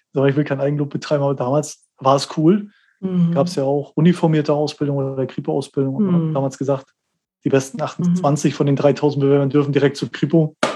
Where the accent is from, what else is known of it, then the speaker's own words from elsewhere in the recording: East Germany, Germany; Ich ein Kind des Ostens